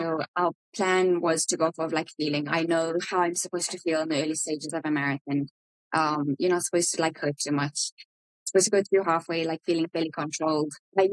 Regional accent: South Africa

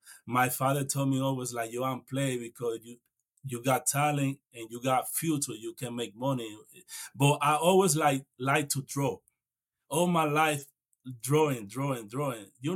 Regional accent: Dominican Republic; English is a second language; moved away as an adult; So I grew up in Dominican Republic. I come here when I was 18 years old, and I come 2012. And this year, I'm going to turn 13 years old in this country. So basically, I learned English when I work at the barbershop, never go to the school

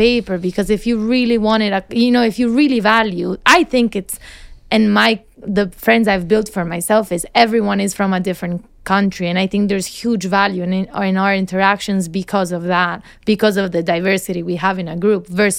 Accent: England, United Kingdom; now in United States; when I was coming from England to the US, I did have a UK counselor who was helping me even understand how the process works.

